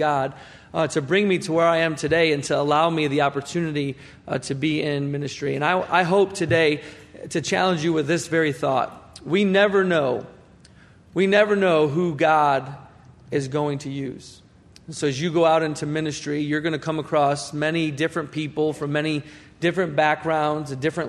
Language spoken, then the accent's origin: English; Chicago, Illinois, United States; I grew up in Chicago, Illinois, In the city. Most people, when they tell me they're from Chicago, I ask them what suburb they're from, because most people are not from Chicago. They're from a suburb around there. But I actually grew up in the city.